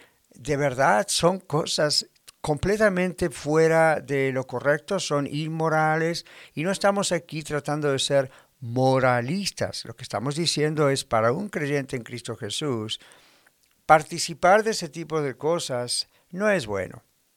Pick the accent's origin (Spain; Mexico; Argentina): Argentina; yo nací en Argentina y yo recuerdo siendo niño que se celebraban los carnavales